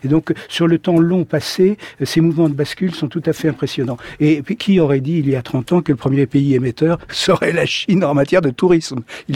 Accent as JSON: {"language": "French", "town": "Paris", "region": "Île-de-France", "country": "France", "tie": "born there", "said": "je suis parisien de naissance"}